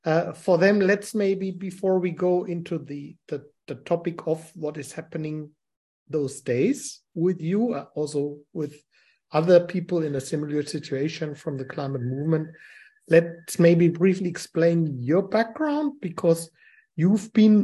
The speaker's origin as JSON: {"language": "English", "town": "Bonn", "region": "North Rhine-Westphalia", "country": "Germany", "tie": "born or raised there", "said": "in my hometown in Bonn"}